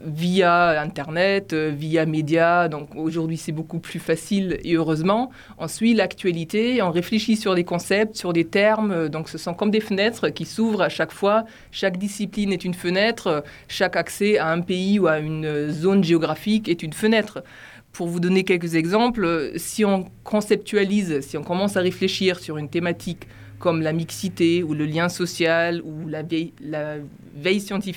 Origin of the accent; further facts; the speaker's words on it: Germany; French is a second language; Je suis allemande, donc j'ai fait mes études en Allemagne et en France aussi.